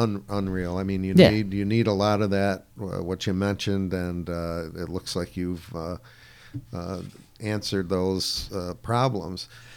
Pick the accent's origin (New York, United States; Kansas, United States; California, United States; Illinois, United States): New York, United States; Gloversville; My hometown of Gloversville and Johnstown are trying to do some shared services.